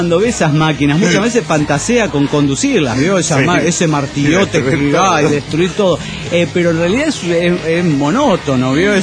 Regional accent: Tucumán, Argentina; nos vino a visitar a mi hermana y a mí a la capital de la provincia, es decir, a San Miguel de Tucumán

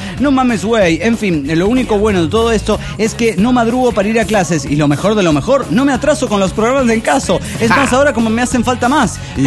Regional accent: Alejandra, Santa Fe, Argentina; now in Córdoba, Argentina; No soy cordobés. Soy de Santa Fe, soy de Alejandra. Wey. Hace como 6 o 7 años que estoy aquí trabajando.

